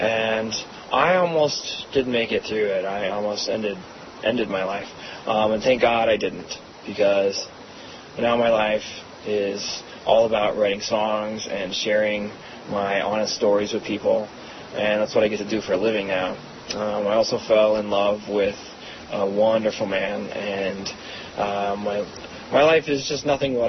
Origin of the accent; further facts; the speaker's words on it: Missouri, United States; I grew up in Missouri, and I was also raised in church